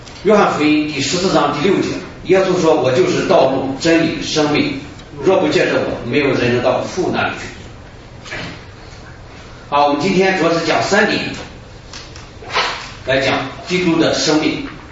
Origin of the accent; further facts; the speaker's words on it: China; 不是说我们中国人所讲的长生不老青春永驻